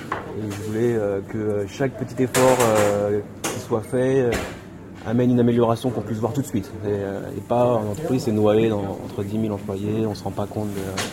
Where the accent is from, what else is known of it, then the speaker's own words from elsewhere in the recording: France; accent: French; jouer la carte française avec mon accent français quand je parle anglais.